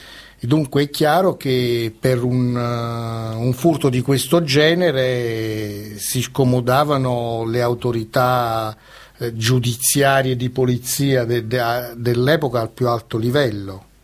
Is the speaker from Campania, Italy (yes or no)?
yes; Caserta, Campania, Italy; perché Caserta è la mia città natale